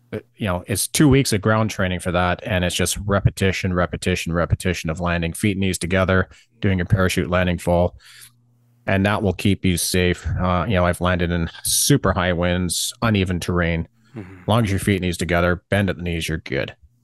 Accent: Canada; also born or lived in Australia / Alberta; We immigrated to Toronto when I was very young, and moved all over Canada. Mm-hmm. And the longest I ever lived in one place was Alberta when I was in the army. And we've just moved out about a year and a half out here in BC now.

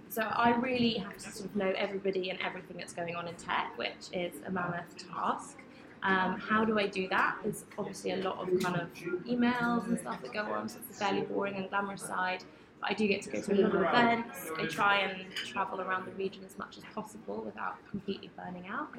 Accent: North East England, United Kingdom; I'm not from London, although everyone says my accent sounds like I am. I'm actually from the Northeast.

